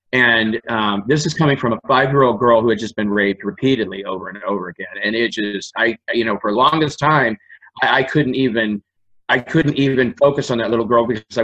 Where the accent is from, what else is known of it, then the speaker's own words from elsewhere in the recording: Indiana, United States; also born or lived in East Coast; I live out in the country again. I'm from Indiana. I moved to the East Coast. I lived on the East Coast for 15 years, and then I moved back.